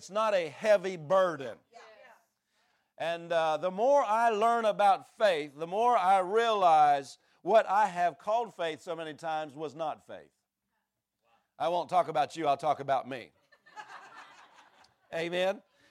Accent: Pennsylvania, United States; I grew up in the East Coast. I grew up in Pennsylvania. And my dad's farm was here.

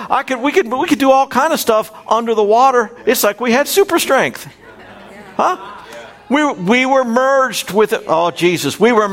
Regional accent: Florida, United States; My brother and I, we grew up in South Florida, and we had a swimming pool at our house.

